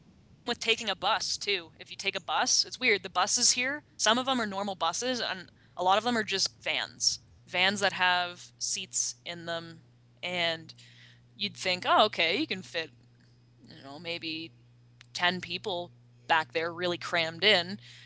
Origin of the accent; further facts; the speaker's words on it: Canada; now in Mexico; I'm a Canadian in Mexico, and get ready to feel the pain.